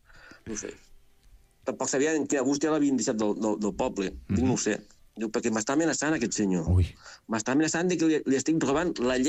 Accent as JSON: {"language": "Catalan", "town": "Torregrossa", "region": "Catalonia", "country": "Spain", "tie": "born or raised there", "said": "Jo vaig treballar 10 anys a Torregrossa, al meu poble natal, i la resta a Lleida, fins que em vaig jubilar als 60 anys."}